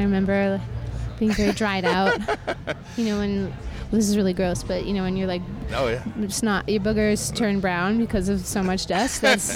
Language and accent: English; Walnut Creek, California, United States; also born or lived in Alameda; Well, I was born in Alameda. I always lead with that. But I grew up in Walnut Creek.